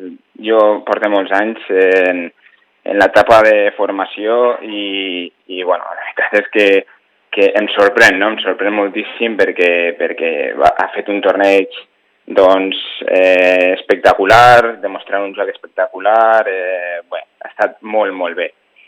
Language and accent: Catalan; Nules, Valencian Community, Spain; Jo, de Nules.